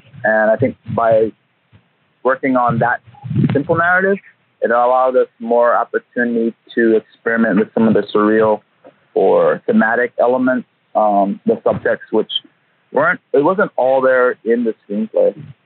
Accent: Waimanalo, Hawaii, United States; moved away as an adult; Yes. I'm from Waimanalo.

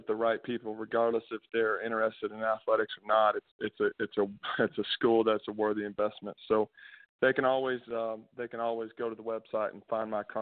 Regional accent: Pflugerville, Texas, United States; I was a Pflugerville boy, so I played at Pflugerville High School for George Herman. I graduated in 2001

